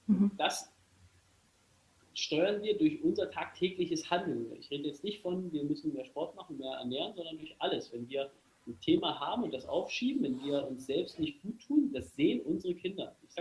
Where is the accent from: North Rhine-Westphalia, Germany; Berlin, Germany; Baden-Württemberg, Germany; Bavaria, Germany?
Berlin, Germany; ich komme aus Berlin.